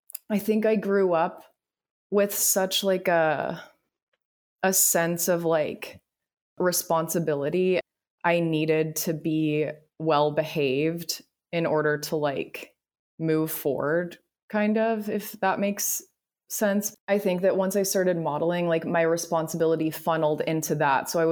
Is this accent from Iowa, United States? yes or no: no; Grapevine, Texas, United States; Yeah, so I grew up in a place called Grapevine, Texas, which is a suburb outside of Dallas-Fort Worth.